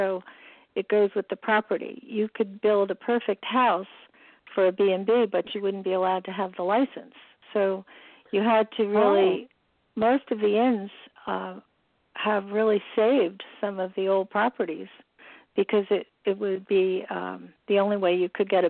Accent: Avon, New Jersey, United States; I am. I grew up in Avon, which is a small town, just two towns north of Spring Lake.

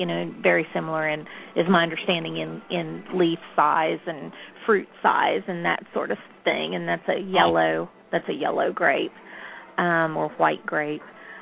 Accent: West Virginia, United States; In fact, I grew up in Mason County, West Virginia. Not in Point Pleasant, but more out in the country.

